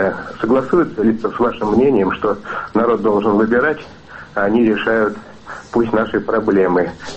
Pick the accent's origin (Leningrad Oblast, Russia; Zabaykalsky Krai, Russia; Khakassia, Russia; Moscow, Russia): Moscow, Russia; я из Москвы.